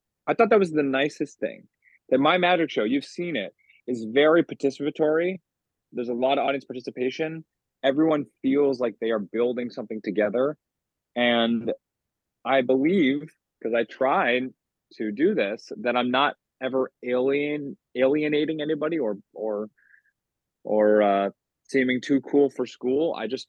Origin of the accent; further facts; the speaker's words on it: Rochester, New York, United States; Oh, I grew up in Rochester, New York.